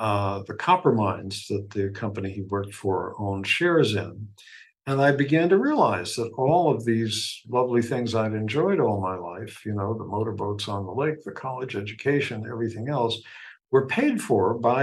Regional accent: United States; I grew up in the United States. I had a very comfortable life.

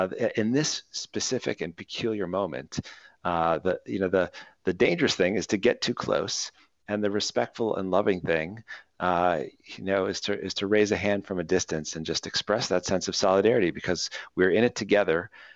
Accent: Chicago, Illinois, United States; a heat wave that hit my native city. I grew up in Chicago

